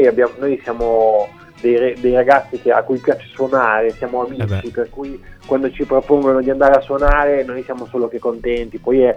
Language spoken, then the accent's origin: Italian; Bologna, Emilia-Romagna, Italy; perché noi siamo di Bologna